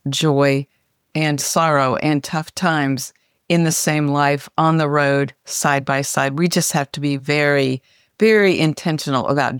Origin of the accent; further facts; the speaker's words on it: Midwest, United States; I grew up in the Midwest.